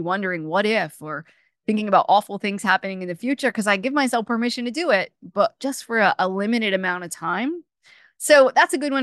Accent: Maine, United States; I don't do that because I'm from Maine and it's

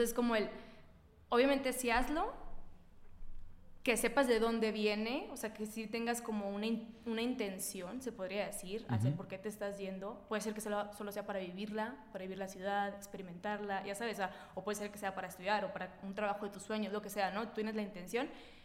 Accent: Mexico City, Mexico; accent: chilango; a mí también se me sale el acento contigo. O sea, yo normalmente hablo más neutro, más chilango.

